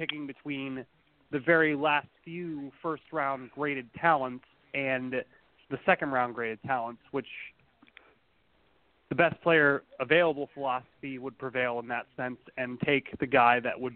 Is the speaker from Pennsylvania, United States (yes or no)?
yes; Lancaster, Pennsylvania, United States; Lancaster, PA.